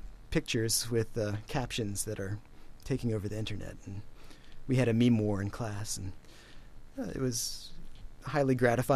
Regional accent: Lewisburg, Pennsylvania, United States; I grew up in central Pennsylvania, and my hometown is Lewisburg

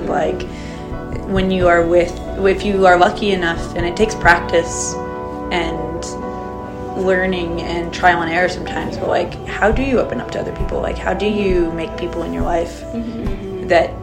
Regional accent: United States; especially as an American, when I was younger, like graduating high school, going to university

